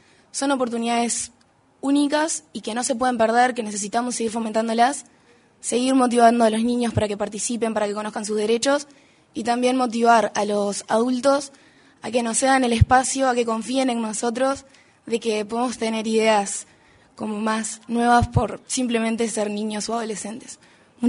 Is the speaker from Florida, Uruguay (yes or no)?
yes; Florida, Uruguay; soy de Florida